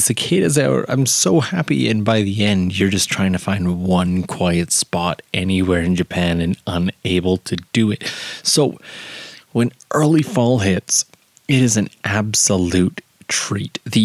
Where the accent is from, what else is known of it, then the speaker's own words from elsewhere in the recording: Canada; Like for me as a Canadian, any one of those is t-shirt weather.